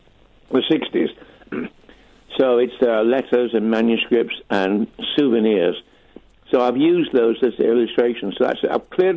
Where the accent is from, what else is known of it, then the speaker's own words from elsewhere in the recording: Liverpool, North West England, United Kingdom; When we came from Liverpool, we could have done with some help. It took us a long time to get going.